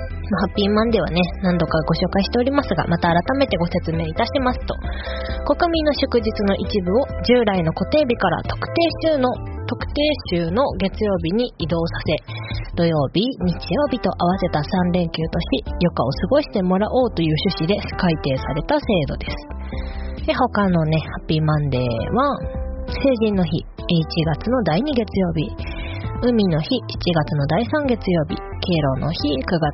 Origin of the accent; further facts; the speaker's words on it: Chiba, Japan; born there; 私が出身がね千葉ではあるんですけど、本当に生まれただけって感じだから